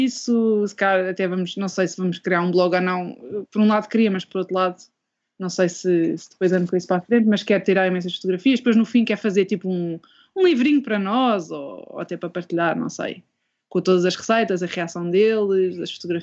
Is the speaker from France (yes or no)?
no; Portugal; moved away; eu já saí de Portugal há 7 anos